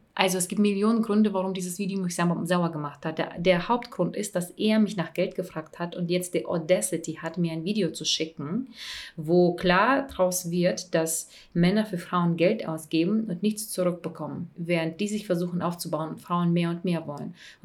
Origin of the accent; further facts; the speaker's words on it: Russia; ich bin eine Russin.